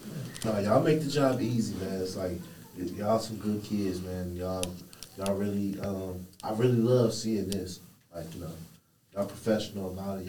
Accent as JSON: {"language": "English", "town": "Detroit", "region": "Michigan", "country": "United States", "said": "I'm from Detroit. I'm from the east side."}